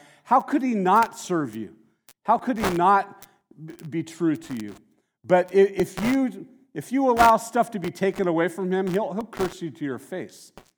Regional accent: Santa Barbara, California, United States; Some of you have heard me tell the story before of when I grew up in Santa Barbara.

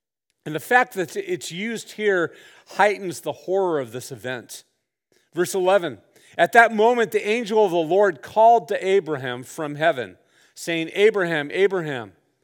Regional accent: Santa Barbara, California, United States; I grew up in Santa Barbara.

